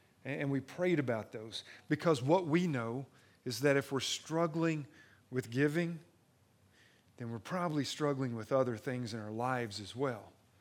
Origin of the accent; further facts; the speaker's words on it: Danville, Kentucky, United States; born there; See, when I was born in Danville, Kentucky on May 30th, 1969